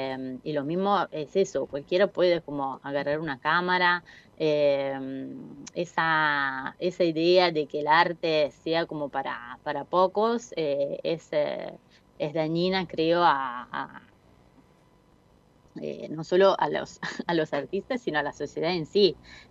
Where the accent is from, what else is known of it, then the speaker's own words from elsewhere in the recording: Italy; No me crié en Argentina, me crié en Italia, no sé si se nota por el acento.